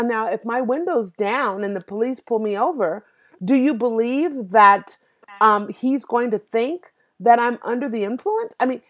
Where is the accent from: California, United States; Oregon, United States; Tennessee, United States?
California, United States; now I'm from the Bay Area, and we have something called Berkeley Cop Watch.